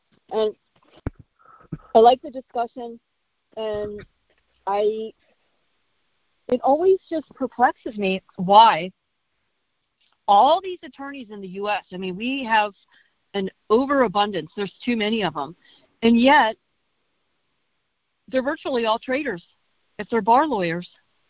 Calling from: California, United States; I'm calling from California.

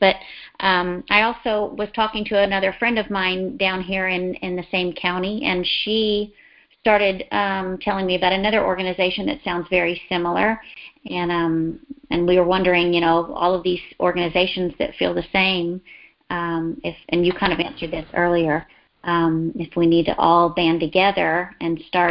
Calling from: Texas, United States; First of all, I'm calling from Texas.

